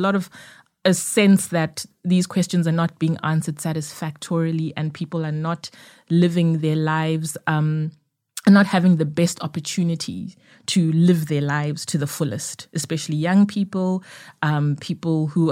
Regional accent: Zimbabwe; born there; Zimbabwe, which is my home country, country of my birth.

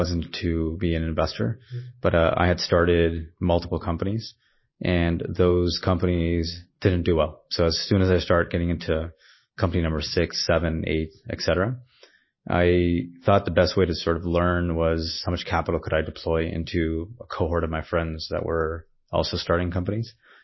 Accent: United States; So my background's pretty simple. Born and raised in the States.

